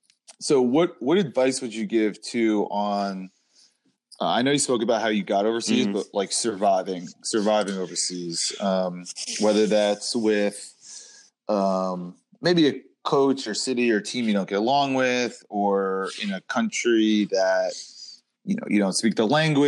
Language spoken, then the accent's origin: English; Long Island, New York, United States; because I grew up in, I grew up in Long Island, pretty close to the city.